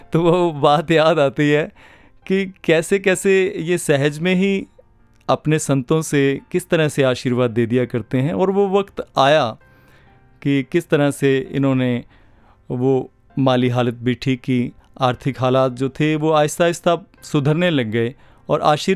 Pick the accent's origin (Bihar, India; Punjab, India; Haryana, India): Haryana, India; Taraori; बचपन से ही उनकी गोद में खेले हैं और वहीं से